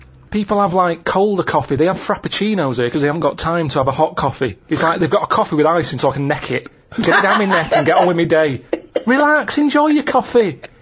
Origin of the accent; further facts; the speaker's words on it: England, United Kingdom; But to me, being English isn't anything that great.